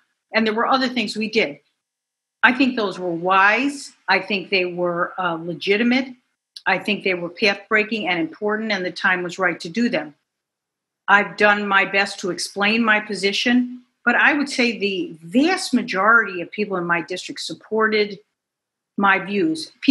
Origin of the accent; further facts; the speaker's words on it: Westchester, New York, United States; In the old days, and I grew up in Westchester, Westchester was predominantly white and many were middle class.